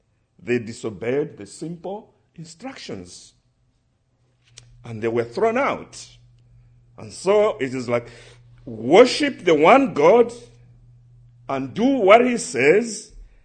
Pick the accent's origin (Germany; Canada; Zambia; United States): Zambia; I'm coming from Zambia as a national worker.